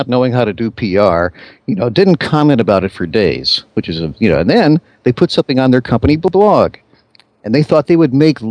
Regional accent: Chicago, Illinois, United States; a 35-year-old man from the near north side of my hometown, Chicago

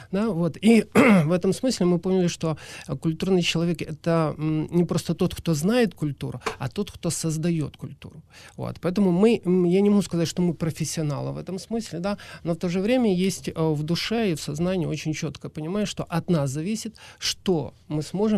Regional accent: Ukraine; так как я человек, так как я украинец, я причастен этой культуре

